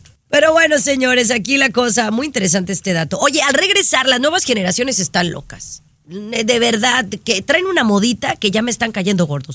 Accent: Mexico; born there; yo soy mexicana de nacimiento.

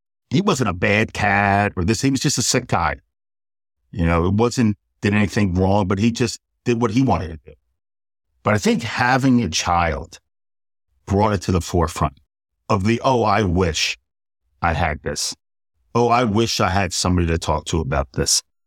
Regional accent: Port Washington, New York, United States; And it was very different growing up in Port Washington, where mother and father were there

